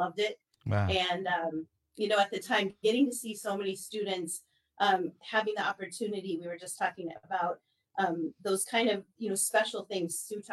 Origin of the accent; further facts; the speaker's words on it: California, United States; moved away as an adult; I came from California. My children were in grade school at the time.